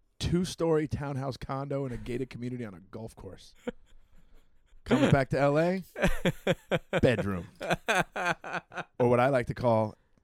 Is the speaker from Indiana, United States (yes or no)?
no; Long Beach, California, United States; also born or lived in Santa Monica / North Hollywood; I grew up in Long Beach.